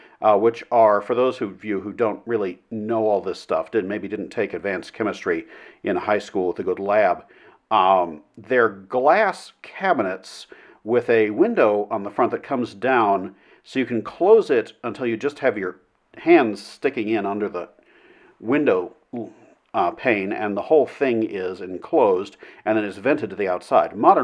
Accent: United States; the United States, my home country, has recently done some things

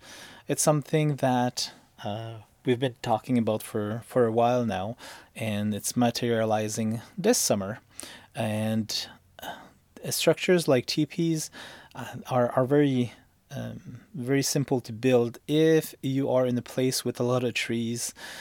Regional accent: Quebec, Canada; as a Canadian and a Quebecer first

